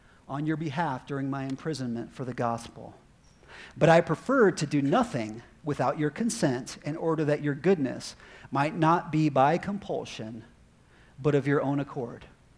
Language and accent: English; Prescott Valley, Arizona, United States; you don't get that from me because I'm from Prescott Valley. So I might have a weird accent.